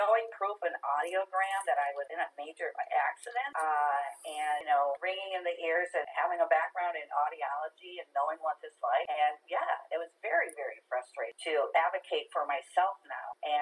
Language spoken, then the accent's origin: English; Grand Rapids, Michigan, United States; Well, when I was growing up in Michigan, Grand Rapids, Michigan, I was experiencing hearing loss in grade school